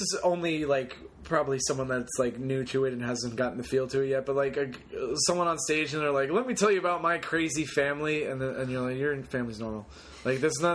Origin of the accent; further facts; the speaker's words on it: United States; But I'm American and want to live in America, which is a weird thing.